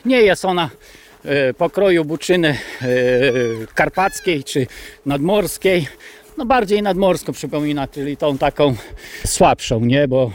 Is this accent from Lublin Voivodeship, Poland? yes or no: yes; Tomaszów Lubelski, Lublin Voivodeship, Poland; born there; przypominają mi moje rodzinne strony okolic Tomaszowa Lubelskiego.